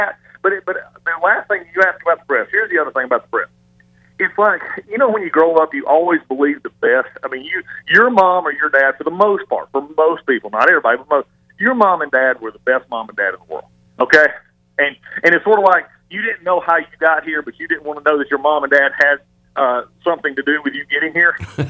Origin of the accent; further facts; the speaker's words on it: the South, United States; and I'm from the South, so if the average person sitting at the Waffle House